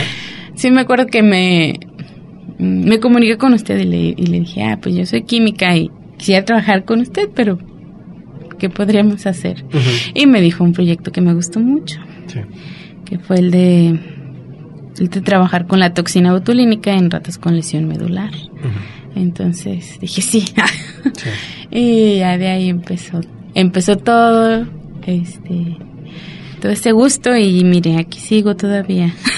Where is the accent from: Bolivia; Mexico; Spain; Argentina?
Mexico; Colotlán, Jalisco; soy originaria de Colotlán